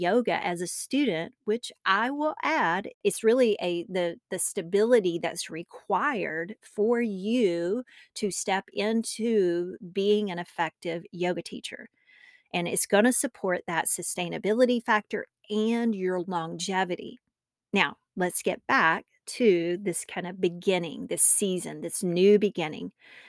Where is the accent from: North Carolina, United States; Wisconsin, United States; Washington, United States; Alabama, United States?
North Carolina, United States; I'm a native North Carolinian, as I've mentioned. But recently, my family moved back to what's my hometown, and it's actually where my husband and I grew up